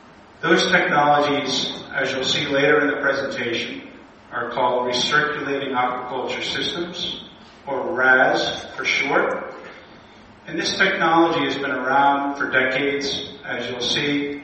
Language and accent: English; Yarmouth, Maine, United States; Our employees come from Maine. I grew up in Yarmouth.